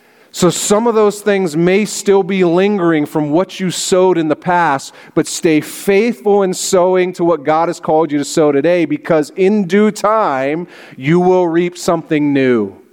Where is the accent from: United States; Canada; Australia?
United States; Sharon, Pennsylvania; so I grew up in Sharon, Pennsylvania. My mom's here this morning from Sharon.